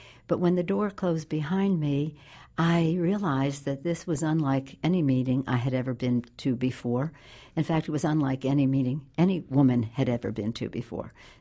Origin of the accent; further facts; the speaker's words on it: Baltimore, Maryland, United States; When I was born, my father was a member of Congress from Maryland. And from the time I was in first grade until I went to college, when I was in college, he was still the mayor of Baltimore.